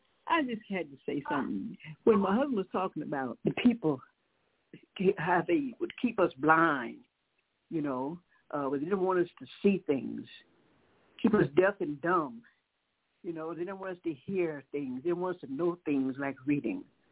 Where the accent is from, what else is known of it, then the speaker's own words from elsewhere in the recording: Nashville, Tennessee, United States; born there; Harry Medical College in Nashville, Tennessee, my birthplace, place I was born, the state as well as the hospital.